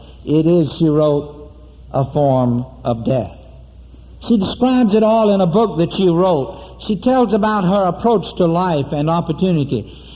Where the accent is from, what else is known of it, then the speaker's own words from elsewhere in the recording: South Carolina, United States; the rural area where I was born and reared in South Carolina